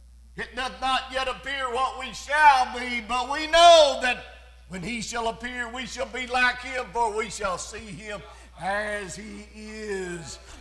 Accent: Alabama, United States; We think because we're from Sand Mountain, we've heard the gospel all of our days

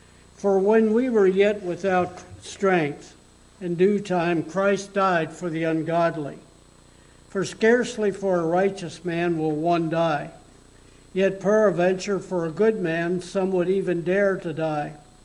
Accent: Pennsylvania, United States; I can remember as a boy in the town that I grew up in here in Pennsylvania

